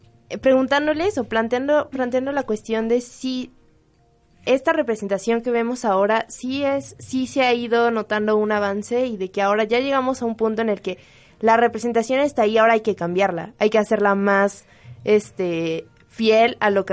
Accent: Mexico; como mexicanos estamos buscando vernos ahí

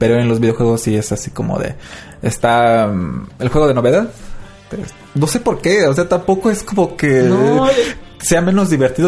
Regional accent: Mexico; Y pues, como buen mexicano, pues, obviamente.

